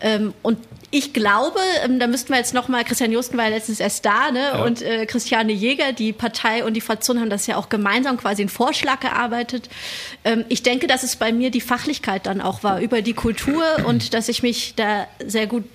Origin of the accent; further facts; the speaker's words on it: East Germany, Germany; ich komme ja auch aus Ostdeutschland